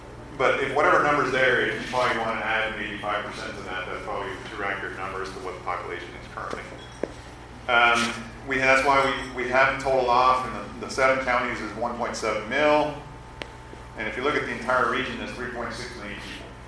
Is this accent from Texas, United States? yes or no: yes; Texas, United States; When I mention I'm from South Texas, they say, well, you're from San Antonio.